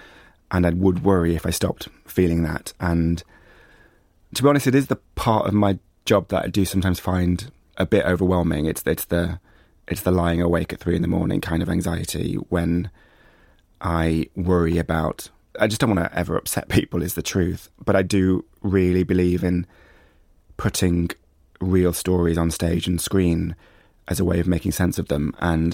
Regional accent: East Midlands, United Kingdom; a bit like my growing up in North Nottinghamshire, which never sort of went down on one side or the other.

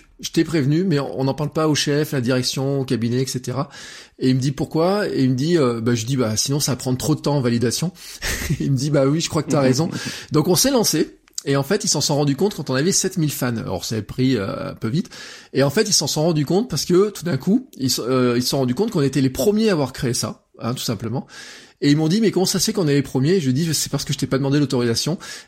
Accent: Auvergne-Rhône-Alpes, France; comment moi, en tant qu'Auvergnat, je voudrais avoir de l'information de ma collectivité

